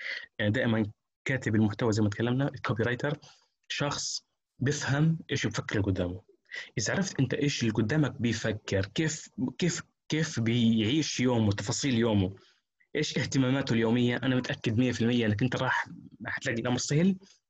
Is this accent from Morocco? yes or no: no; Palestine; احنا عندنا في فلسطين مثلا جروبات السوشيال ميديا